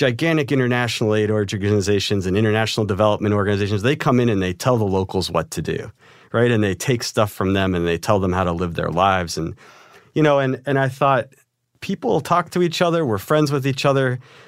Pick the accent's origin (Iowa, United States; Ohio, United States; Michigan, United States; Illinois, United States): Ohio, United States; Cleveland; I'm actually from Cleveland, Ohio. From the east side of Cleveland.